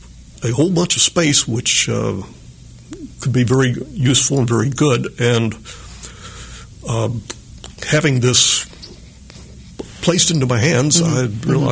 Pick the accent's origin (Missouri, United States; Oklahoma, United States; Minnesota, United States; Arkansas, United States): Missouri, United States; and I'm from Missouri originally, mm-hmm, from central Missouri.